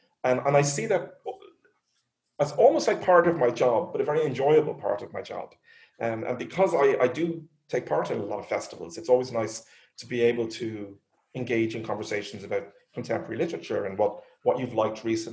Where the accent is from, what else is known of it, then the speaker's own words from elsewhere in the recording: Dublin, Leinster, Ireland; growing up in Dublin